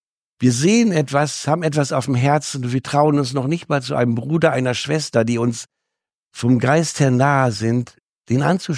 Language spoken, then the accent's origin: German; Hamburg, Germany; ich komme aus Hamburg